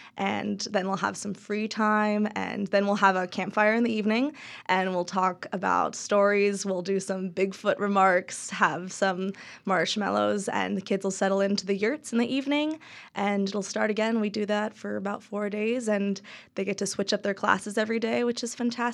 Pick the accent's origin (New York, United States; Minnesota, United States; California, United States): California, United States; I'm from Southern California.